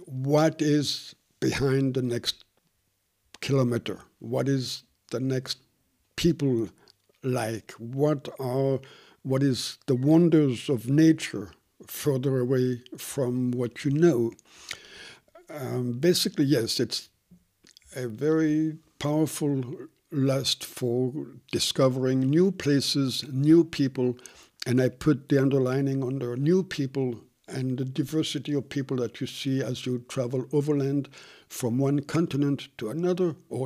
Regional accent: Madagascar; I feel I was lucky to be born on the island of Madagascar. Why? Because it's a different country from my citizenship. Both of my parents were Swiss. So I grew up in a different land in basically Africa, even though Madagascar is an island.

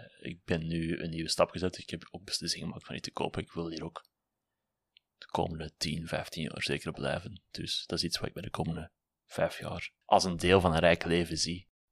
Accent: Willebroek, Flanders, Belgium; ik kom uiteindelijk uit het Willebroekse, Mechelse boom, die kanten, ja. Een heel deel van mijn sociaal leven zat destijds daar. Toen met de studies naar Antwerpen verhuisd. En daar deels blijven plakken.

